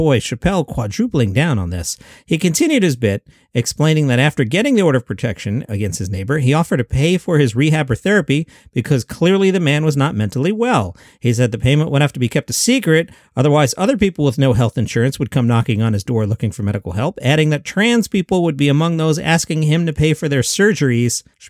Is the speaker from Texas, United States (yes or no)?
no; Boston, Massachusetts, United States; I grew up in Boston. Why isn't Daily Comedy News listed? You thought I was from Queens, New York? No, Boston.